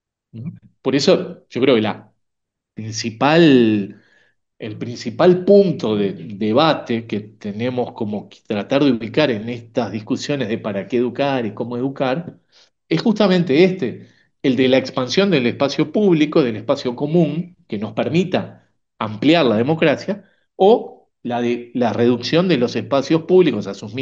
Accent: Uruguay; Nosotros, como uruguayos y uruguayas, muchas veces estamos sumamente acostumbrados a entender que lo público es el Estado.

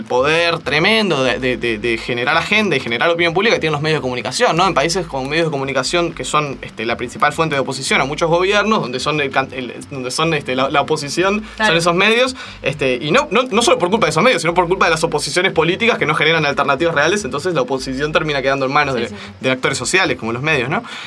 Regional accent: Uruguay; A nosotros, como uruguayos, en Uruguay es muy improbable que se dé un impeachment.

